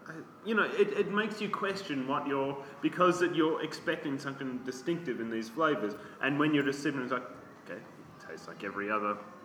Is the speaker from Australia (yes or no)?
yes; Ballarat, Victoria, Australia; Back in the old days when I grew up in Ballarat